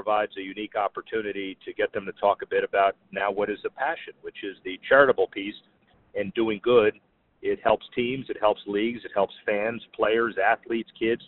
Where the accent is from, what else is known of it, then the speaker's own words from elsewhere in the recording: Miami, Florida, United States; to help build sports facilities in my hometown in Miami.